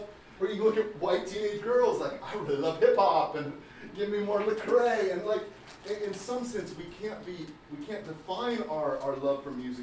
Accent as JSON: {"language": "English", "region": "Midwest", "country": "United States", "tie": "born or raised there", "said": "So my passion to see is I grew up in Midwest America, mostly white church, but then would sneak to northern Indianapolis to go to church."}